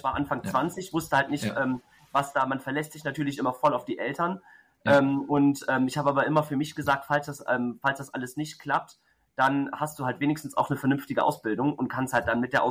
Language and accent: German; Kall, North Rhine-Westphalia, Germany; Ich bin aus der Eifel, aus Mechernich und also mein Büro ist in Mechernich. Gebürtig komme ich aus Kall und auch ansässig jetzt da, genau.